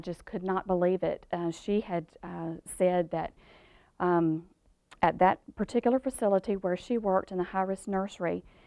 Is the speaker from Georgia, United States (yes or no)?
yes; Georgia, United States; accent: Georgia; for some reason they can detect my Georgia accent. I don't think that I have one, but oh well.